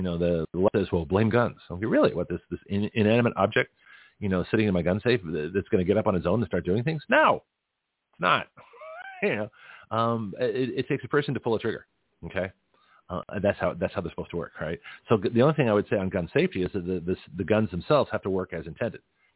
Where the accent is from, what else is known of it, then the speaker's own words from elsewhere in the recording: Australia; accent: Australian; I used to have one. This is the sad. I used to have an Australian accent.